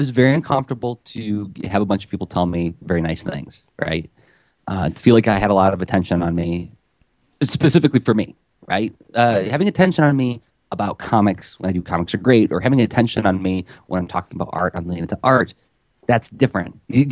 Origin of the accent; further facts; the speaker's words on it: Midwest, United States; I'm a Midwesterner, you know, I get a little squeamish when that happens.